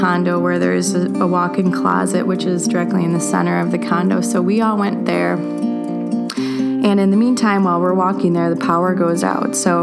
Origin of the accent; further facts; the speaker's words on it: Buffalo, New York, United States; We had the windows open because we're from Buffalo